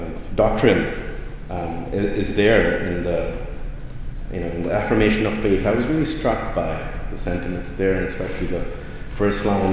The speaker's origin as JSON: {"language": "English", "country": "Pakistan", "tie": "born or raised there", "said": "I grew up in Pakistan"}